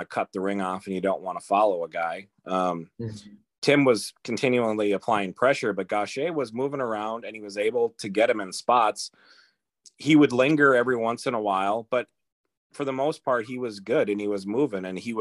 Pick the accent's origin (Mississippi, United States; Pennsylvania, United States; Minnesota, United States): Minnesota, United States; as a Minnesotan, I feel obligated to point out all of those judges from Illinois.